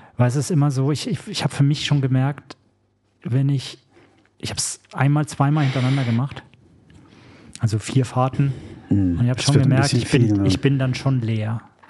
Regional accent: Germany; now in Switzerland; Und jetzt komme ich aus der Schweiz als ja schon ein bisschen erfahrener Trailläufer und freue mich, in meiner Heimat dann auch mal das Traillaufen ausführen zu dürfen.

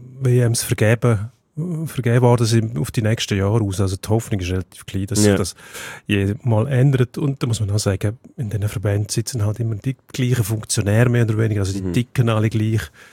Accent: Switzerland; Bei uns in der Schweiz auch während der Playoffs Zuschauer viel herrufen, wenn einer umgeht.

